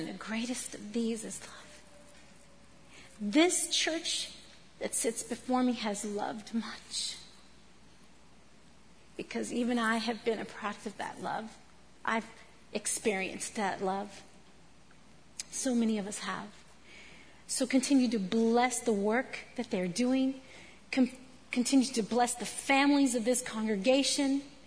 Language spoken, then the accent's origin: English; Corpus Christi, Texas, United States; I was raised in Corpus Christi, Texas. My daddy was a pastor from the time I was a baby.